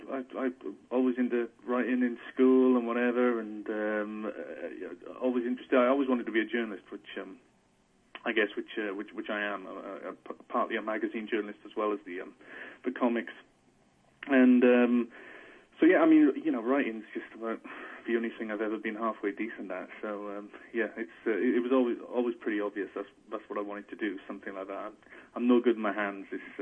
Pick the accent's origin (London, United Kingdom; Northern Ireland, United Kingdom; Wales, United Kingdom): Wales, United Kingdom; now in Bristol, United Kingdom; I was born and raised in South Wales.